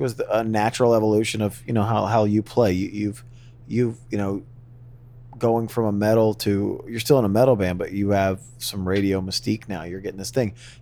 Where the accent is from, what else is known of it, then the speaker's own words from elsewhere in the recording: the South, United States; And then the second album, because we're from the South, the second album was very Southern rock.